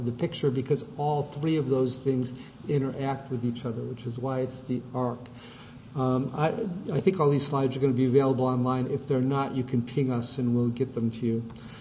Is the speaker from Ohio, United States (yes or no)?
no; Chicago, Illinois, United States; We're all in Chicago, and I'm from Chicago